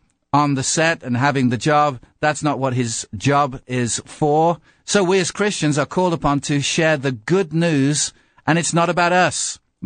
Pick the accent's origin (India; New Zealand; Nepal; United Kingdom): United Kingdom; England; accent: English; now in United States; I've been here for 21 years, and so I'm doing pretty good with my English accent according to Americans, but English people think, nah, that's not the real thing anymore.